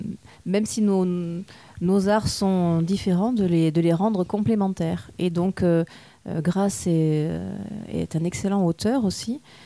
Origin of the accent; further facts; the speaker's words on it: Toulouse, Occitanie, France; Voilà, c'est ça. Je ne le cache pas, d'ailleurs. J'essaie de garder mon accent, mais ce n'est pas facile.